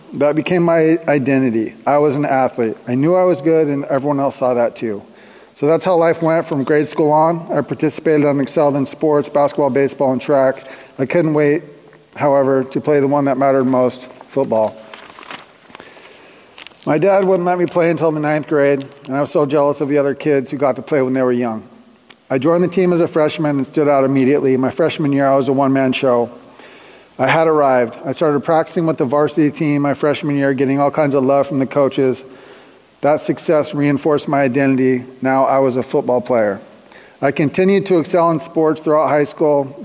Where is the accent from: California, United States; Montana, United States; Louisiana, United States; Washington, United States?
Washington, United States; Everett; born there; I was born in Everett, Washington, to a mother and a father who loved each other very much, and I feel lucky for that.